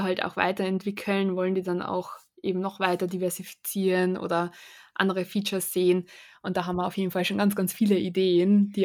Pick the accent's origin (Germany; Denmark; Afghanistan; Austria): Austria; Also ich selbst bin ja Österreicherin